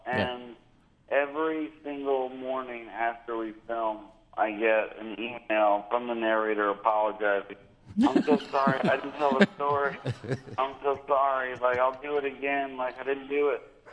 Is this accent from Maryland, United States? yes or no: yes; Baltimore, Maryland, United States; That is my hometown.